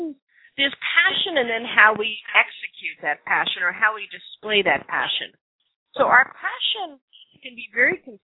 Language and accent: English; New York City, New York, United States; I grew up in New York City in a 2-bedroom apartment, and there were 7 children.